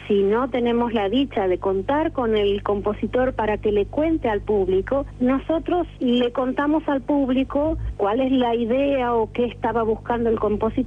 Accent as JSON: {"language": "Spanish", "region": "San Juan", "country": "Argentina", "also_born_or_lived": "Mar del Plata", "moved": "as an adult", "lives_now": "Buenos Aires, Argentina", "said": "yo soy de San Juan."}